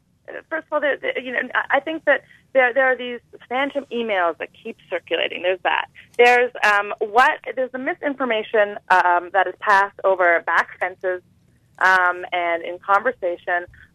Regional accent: Canada; I'm a Canadian.

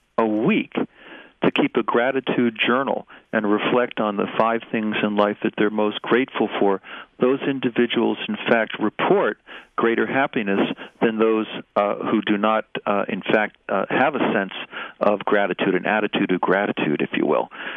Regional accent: Long Island, New York, United States; I'm originally from Long Island and grew up just a few miles from … house, actually, and ran into him as a young guy.

